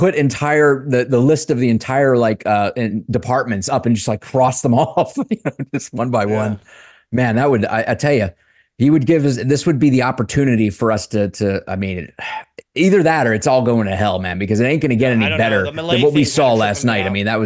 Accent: Delaware, United States; Delaware, my home state of my native state, is about to probably elect the first tranny ever as our U.S. representative.

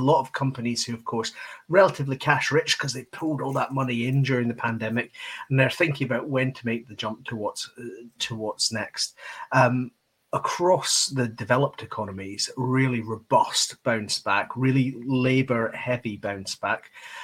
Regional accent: Scotland, United Kingdom; My defining feature as a Scot is the Presbyterian work ethic

